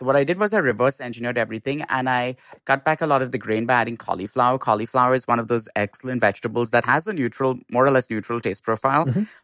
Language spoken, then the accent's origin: English; Mumbai, Maharashtra, India; And in India, I grew up in Bombay